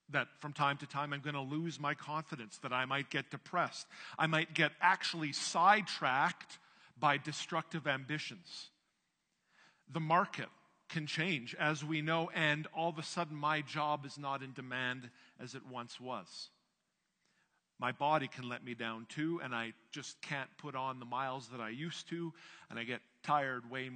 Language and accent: English; Canada; I'm a Canadian, I'm a pastor